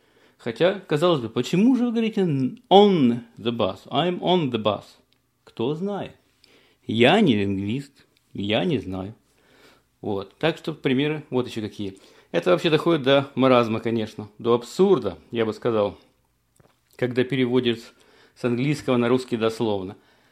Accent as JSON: {"language": "Russian", "country": "Ukraine", "tie": "born or raised there", "said": "я вырос на классиках в Украине"}